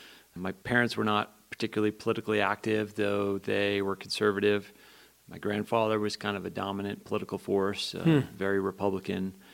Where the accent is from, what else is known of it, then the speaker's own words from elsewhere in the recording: Guilford, New Hampshire, United States; I grew up in a small town in New Hampshire, Guilford.